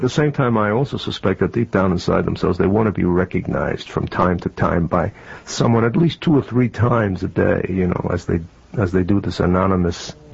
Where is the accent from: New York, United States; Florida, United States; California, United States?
New York, United States; Bronx; also born or lived in Manhattan; I was born in New York, bred in New York, grew up in New York, educated in New York, and left New York for a very long trip to the Far East